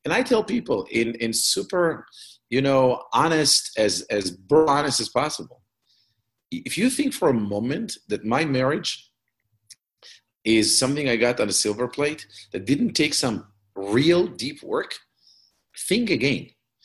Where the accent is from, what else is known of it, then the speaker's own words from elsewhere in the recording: Israel; now in United States; I was born and raised in Israel, and I'm married for 29 years, four kids, four grandkids.